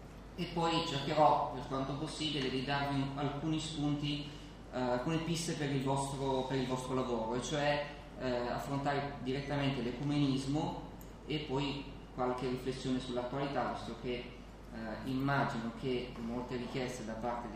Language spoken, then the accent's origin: Italian; Reggio Emilia, Emilia-Romagna, Italy; now in Vicenza, Italy; vengo da Vicenza perché vivo lì, ma sono emiliano, sono di Reggio Emilia, quindi siamo più o meno tutti della stessa regione.